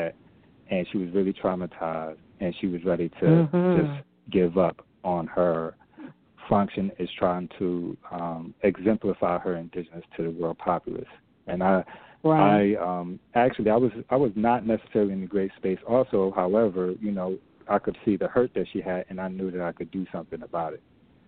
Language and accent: English; Allendale, South Carolina, United States; Here in the United States, I'm from Allendale. My family is from Allendale, South Carolina, on both sides. We're both from South Carolina.